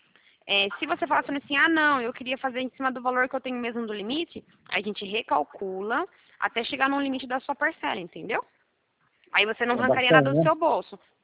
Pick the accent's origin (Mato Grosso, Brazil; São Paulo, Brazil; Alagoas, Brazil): São Paulo, Brazil; eu sou de São Paulo.